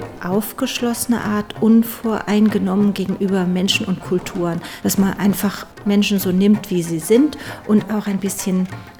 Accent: Trier, Rhineland-Palatinate, Germany; Also ich komme aus Trier, das liegt an der Mosel, tief im Westen von Deutschland, und da habe ich auch studiert.

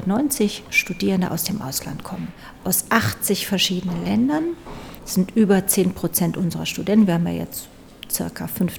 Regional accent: Trier, Rhineland-Palatinate, Germany; Also ich komme aus Trier, das liegt an der Mosel, tief im Westen von Deutschland, und da habe ich auch studiert.

